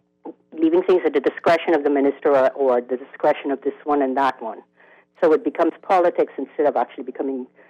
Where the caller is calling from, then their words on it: France; I'm calling you from France.